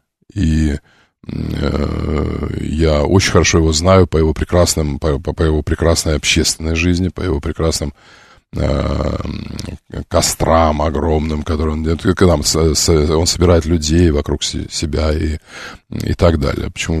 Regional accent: Crimea, Ukraine; Ну, вы же знаете, что я крымчанин.

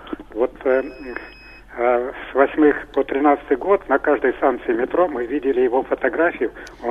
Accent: Moscow, Russia; Я из Москвы. Я старший по дому, и вот я уже в возрасте, я советский человек, короче говоря.

